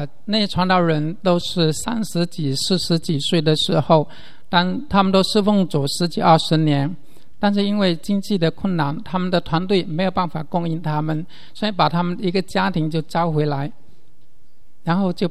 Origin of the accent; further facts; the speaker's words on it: China; moved away as an adult; 我是来自神州教会的，那我是从中国大陆来这里，在国际神学院念神学的，我原来是医生。我在国内家庭教会服侍主有十几年了